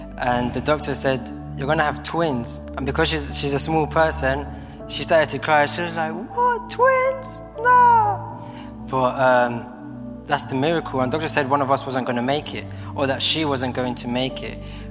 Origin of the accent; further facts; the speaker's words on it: London, United Kingdom; I grew up in London, born and raised in London. My parents who are here, they're from Colombia. So they came over 21 years ago to start a new life, really.